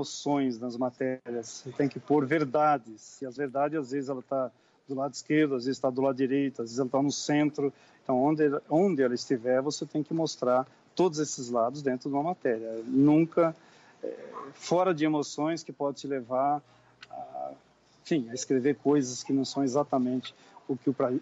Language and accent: Portuguese; Jarinu, São Paulo, Brazil; Jarinu é meu local, a minha terra é em Jarinu, então estou por lá.